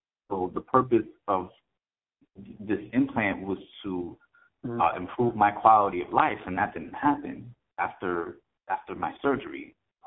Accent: New York, United States; I feel like I'm a loudmouth from New York, so I'm just gonna be that all the time.

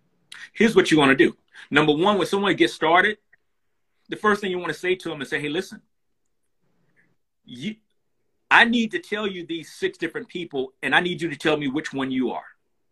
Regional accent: the South, United States; I grew up in the South hearing that if it don't smell like bleach, it's not clean.

